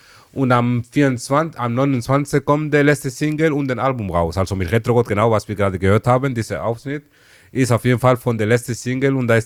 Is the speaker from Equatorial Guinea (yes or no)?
yes; Malabo, Bioko Norte, Equatorial Guinea; also born or lived in Madrid, Spain; Meine Wurzeln kommen aus Äquatorial Guinea. Genau, ich bin in Malabo groß geworden.